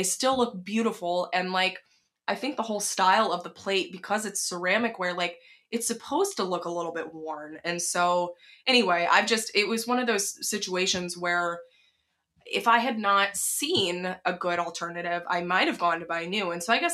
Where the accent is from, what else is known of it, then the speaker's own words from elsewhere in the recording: the South, United States; I'm from the South, and my mom and my grandma were like aghast when I said, I am not registering for china.